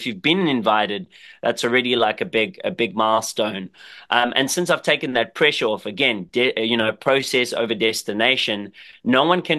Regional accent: South Africa; growing up in South Africa

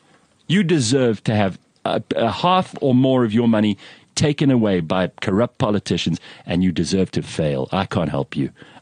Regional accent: South Africa; Even if it is, maybe it's one of the few advantages left to being South African, because there are few.

